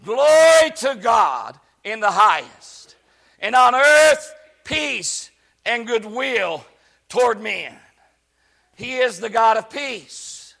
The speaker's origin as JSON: {"language": "English", "region": "West Virginia", "country": "United States", "said": "That's not good grammar. I understand that, but I'm from West Virginia."}